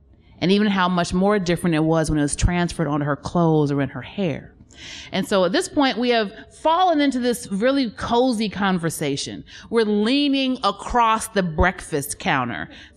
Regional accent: Wisconsin, United States; also born or lived in Georgia, United States / South Korea; And well, no, I'm not from Georgia, which is where we lived before Korea. And yes, I'm from Wisconsin, and I don't know, but maybe that's why I talk white.

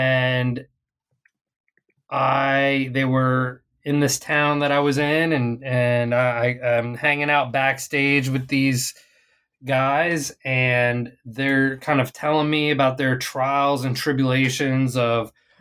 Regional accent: Virginia, United States; I grew up in Virginia, and we would go up to New York where he grew up.

